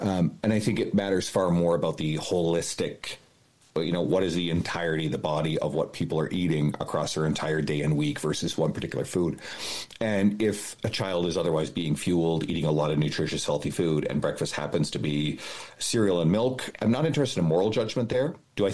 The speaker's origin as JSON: {"language": "English", "country": "Canada", "said": "I think I'm Canadian, right?"}